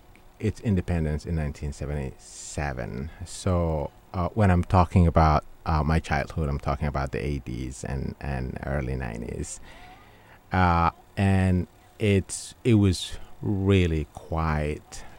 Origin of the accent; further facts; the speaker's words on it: Obok, Djibouti; I was born in Obok, a small city in the northern part of Djibouti, and moved around the country because my father was in the military, and we kept moving from different city to city.